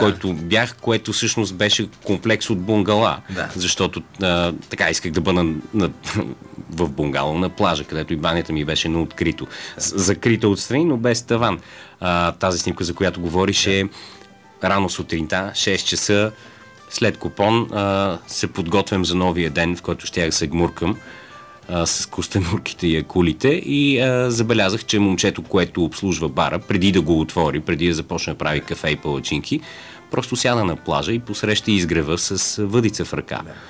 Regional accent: Sofia, Sofia City, Bulgaria; now in London, United Kingdom; Естествено, роден съм в София, тук съм израсъл, не живея тук от години, но естествено съм свързан с София и България като цяло. Лондон съм избрал за свой дом.

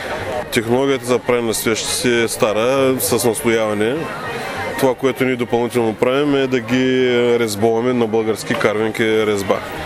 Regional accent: Varna, Varna Province, Bulgaria

